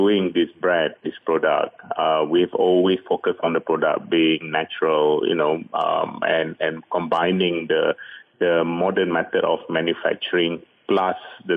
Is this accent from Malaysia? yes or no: yes; Malaysia; Malaysian being Malaysian, we are quite impatient.